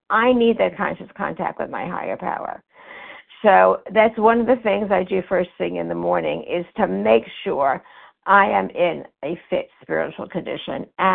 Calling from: Florida, United States; calling from Florida.

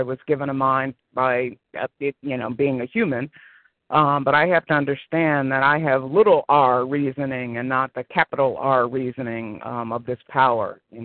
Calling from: Connecticut, United States; I'm calling from Connecticut

